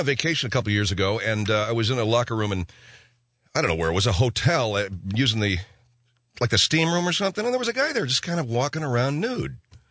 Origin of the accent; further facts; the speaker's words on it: Arcadia, United States; Oh, it's from my hometown of Arcadia.